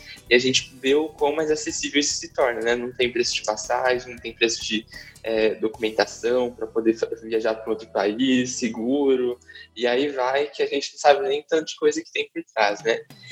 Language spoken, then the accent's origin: Portuguese; Brazil; porque eu não estou vendo apenas na forma como nós brasileiros vemos.